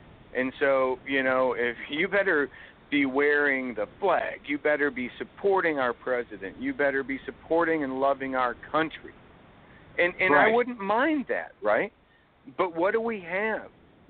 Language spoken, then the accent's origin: English; Michigan, United States; And I'm from Michigan, too